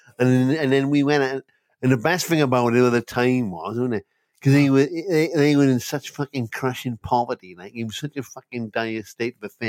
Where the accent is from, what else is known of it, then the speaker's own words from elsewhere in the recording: Wales, United Kingdom; I fucking love growing up in Wales when I was